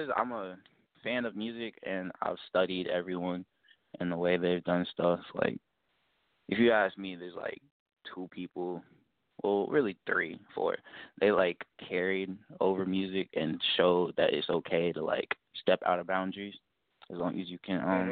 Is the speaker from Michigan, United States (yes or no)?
no; Atlanta, Georgia, United States; And I was born and raised in Atlanta.